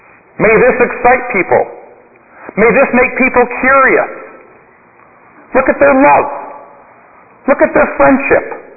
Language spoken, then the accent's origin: English; Regina, Saskatchewan, Canada; I grew up in Regina.